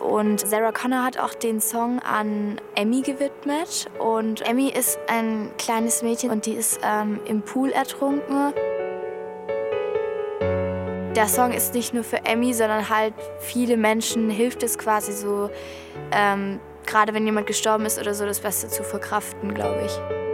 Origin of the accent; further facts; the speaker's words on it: Schwäbisch Hall, Baden-Württemberg, Germany; ich bin 13 Jahre alt und ich komme aus Schwäbisch Hall.